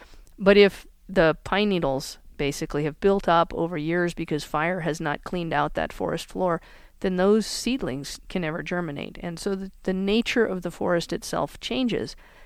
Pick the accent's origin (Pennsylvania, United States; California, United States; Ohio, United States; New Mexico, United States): New Mexico, United States; Santa Fe; Okay, so I grew up right here in Santa Fe and outside of Santa Fe.